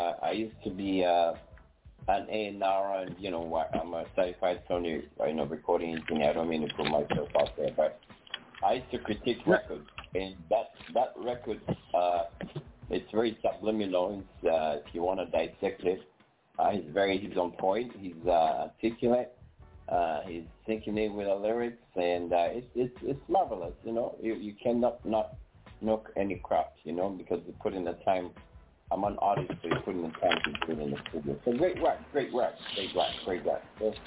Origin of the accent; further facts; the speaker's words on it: Boston, Massachusetts, United States; now in Miami, United States; I'm from Boston, and I'm in Cali as well. Shout out to L.A., you know, though I'm in Miami right now